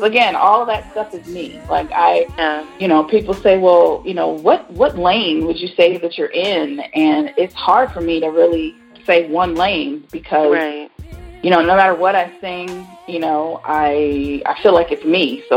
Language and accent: English; Pasadena, California, United States; also born or lived in Arizona; Yeah, I was born here, but I was raised in California.